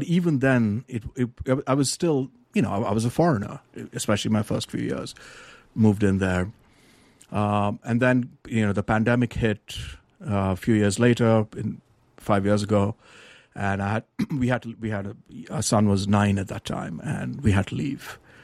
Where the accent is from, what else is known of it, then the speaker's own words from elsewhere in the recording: India; moved away as an adult; now in United States; So, you know, I was born in India and spent my childhood there. And I came here for grad school a long time ago.